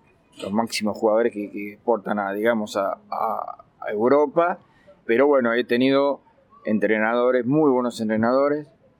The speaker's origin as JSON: {"language": "Spanish", "region": "San Juan", "country": "Argentina", "said": "soy sanjuanino. Allá vivimos del hockey directamente desde la cuna. O sea, ya con 4 años empecé a patinar."}